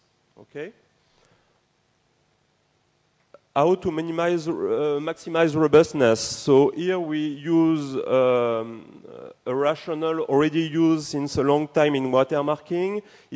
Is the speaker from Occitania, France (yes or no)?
no; Lille, Hauts-de-France, France; I'm from France, Lille, north of France.